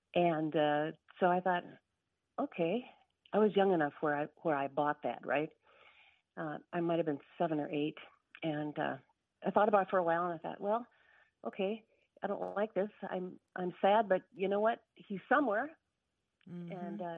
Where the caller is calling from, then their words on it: St. Paul, Minnesota, United States; I'm calling from St. Paul, Minnesota.